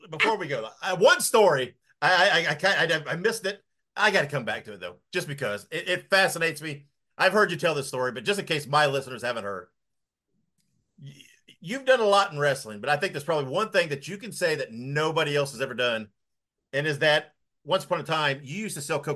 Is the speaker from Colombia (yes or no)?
no; Indiana, United States; Yeah, I grew up in Indiana, and it was obviously Dick the Bruiser, right?